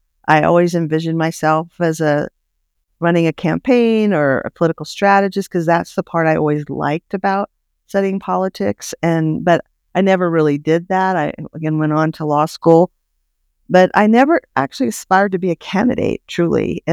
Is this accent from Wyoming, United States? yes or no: yes; Worland, Wyoming, United States; Well, Amy, I grew up in Wyoming. I grew up in Warland and graduated high school from Warland High School.